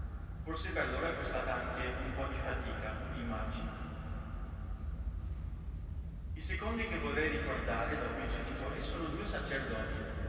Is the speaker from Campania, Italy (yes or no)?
no; Nembro, Lombardy, Italy; ho 22 anni e sono originario della parrocchia di Nembro.